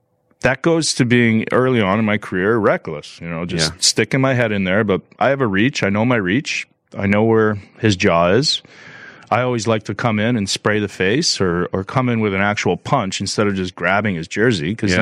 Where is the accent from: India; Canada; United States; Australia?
Canada; King City, Ontario; And I'm a kid from King City, 7,000 people.